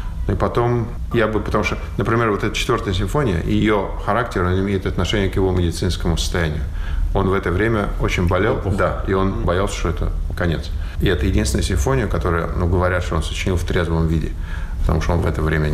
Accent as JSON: {"language": "Russian", "country": "Russia", "tie": "born or raised there", "lives_now": "Finland", "said": "Я вырос и родился в России. Этого никто не может у меня отнять и не пытается. Это моя родина. Я там вырос."}